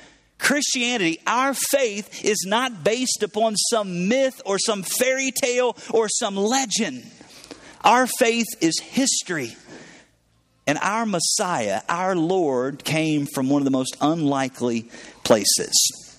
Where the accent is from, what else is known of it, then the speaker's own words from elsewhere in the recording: Ohio, United States; I am not from Indiana. That is, from somebody from Ohio, as I am, that's almost as bad as saying that I'm from Michigan.